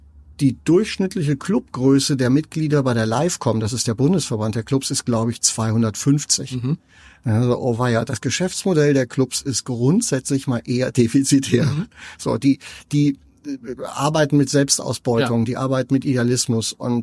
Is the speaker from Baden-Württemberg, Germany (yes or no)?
yes; Donaueschingen, Baden-Württemberg, Germany; now in Hamburg, Germany; Ich komme aus dem Schwarzwald, das hört man nicht, tue ich aber. Und zwar aus Donaueschingen. Mhm. Das ist eine ganz kleine Stadt